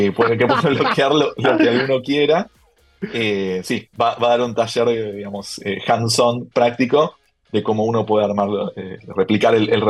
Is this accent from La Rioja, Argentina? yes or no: no; Buenos Aires, Argentina; Por si notaron mi acento, soy de Buenos Aires.